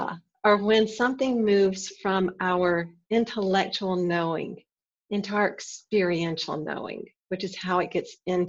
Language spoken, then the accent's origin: English; Alabama, United States; because I grew up in Alabama and my parents still live there.